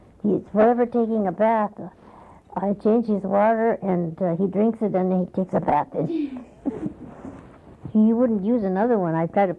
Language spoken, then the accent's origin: English; Alaska, United States; moved away; They didn't realize I came from Alaska. And I said to Fred, I said, gee, this is worse than Alaska.